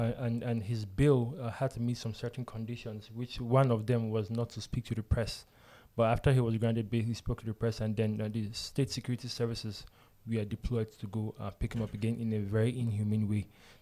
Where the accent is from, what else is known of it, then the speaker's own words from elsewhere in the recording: South, Nigeria; now in England; Nigerian youth. I'm not at least Nigerian youth, though, as Buhari said. So, from Nigeria, down south of the state. Been living in England for a couple of years now